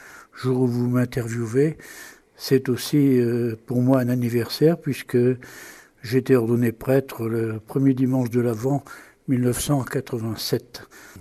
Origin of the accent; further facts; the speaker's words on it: Hauts-de-France, France; je suis originaire de l'Aisne, et mon travail a fait que je suis venu travailler à Reims